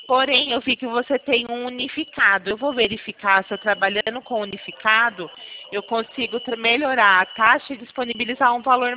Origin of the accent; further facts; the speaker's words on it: Araraquara, São Paulo, Brazil; Isso, eu sou de Araraquara. Hoje eu estou trabalhando em São Carlos, mas sou daí de Araraquara.